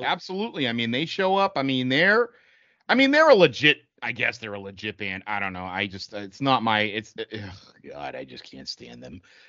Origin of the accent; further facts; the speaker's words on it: Boston, Massachusetts, United States; Let me just tell you, being a person from the Boston area, but not an Irish Catholic growing up in Southie